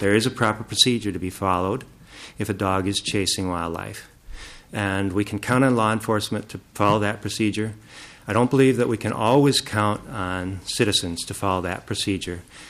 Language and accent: English; White Bear Lake, Minnesota, United States; I'm from White Bear Lake.